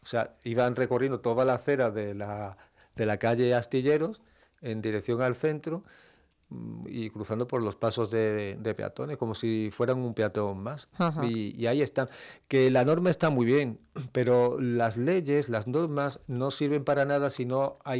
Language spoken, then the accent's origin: Spanish; Melilla, Spain; Y yo recuerdo de niño pues que en Melilla tenía una actividad impresionante, ¿no?